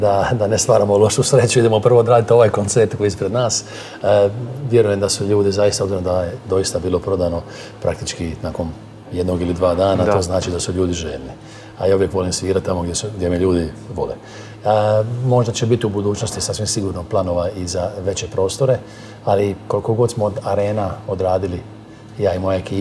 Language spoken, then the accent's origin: Croatian; Dalmatia, Croatia; Ja sam Dalmatinac, mi smo svi generalno malo nervozniji tipovi koji ne možemo sjediti baš.